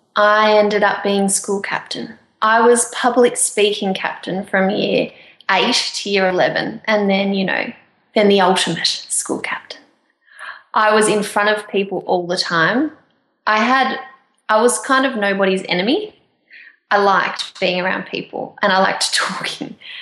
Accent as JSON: {"language": "English", "town": "Melbourne", "region": "Victoria", "country": "Australia", "said": "I'm from Melbourne."}